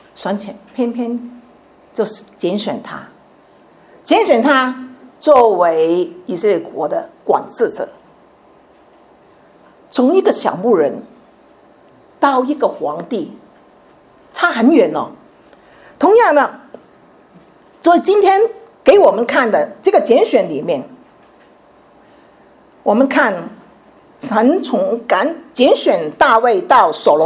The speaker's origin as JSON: {"language": "Chinese", "town": "Chaozhou", "region": "Guangdong", "country": "China", "said": "当然我是潮州人"}